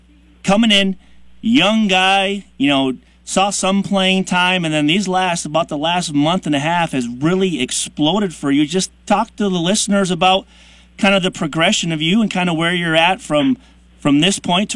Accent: Michigan, United States; you end up going to my home state, the state of Michigan, playing in Detroit.

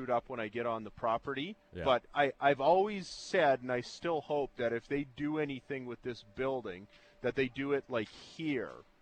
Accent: Kipling, Saskatchewan, Canada; will be in my hometown of Kipling, Saskatchewan

